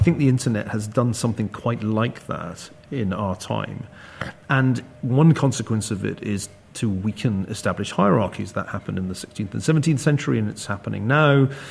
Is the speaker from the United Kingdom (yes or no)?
yes; Glasgow, Scotland, United Kingdom; I was up in my hometown, Glasgow, last week, conversing with some of my contemporaries at Glasgow Academy, the ones who didn't leave, who stuck around.